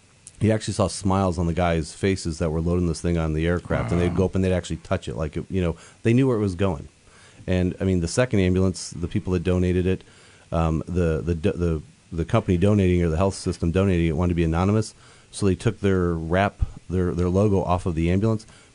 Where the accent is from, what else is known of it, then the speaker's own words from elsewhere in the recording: United States; I'm an American, got into a cab driven by someone that was Czech in Poland